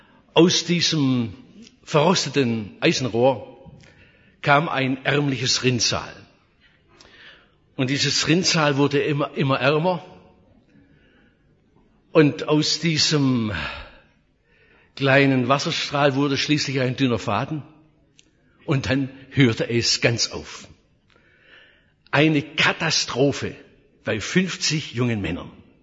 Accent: Oberndorf am Neckar, Baden-Württemberg, Germany; von meiner Heimatstadt Oberndorf-Neckar hinunter an den Bodensee.

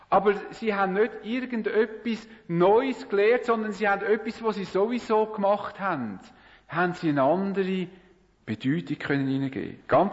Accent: Switzerland; Als Schweizer haben wir es gern, unsere möglichst eigenen vier Wände zu haben.

